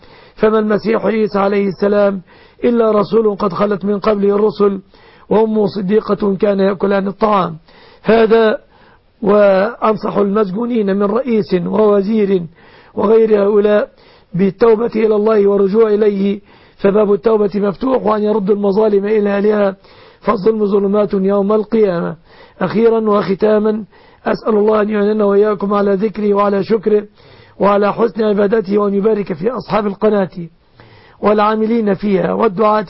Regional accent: Egypt

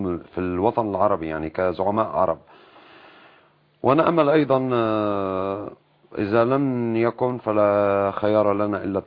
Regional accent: Syria; نحن كسوريين

